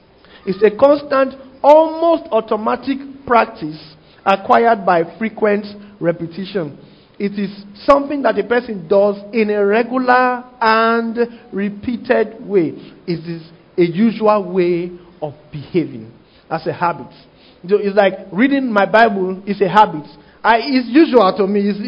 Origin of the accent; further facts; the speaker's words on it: Nigeria; I'm Nigerian, grew up, you are for me.